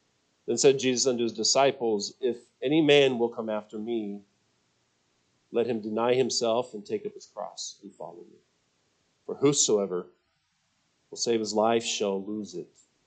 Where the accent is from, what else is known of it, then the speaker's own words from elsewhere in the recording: Washington, United States; It's something that I grew up doing often in Washington State and the mountains areas.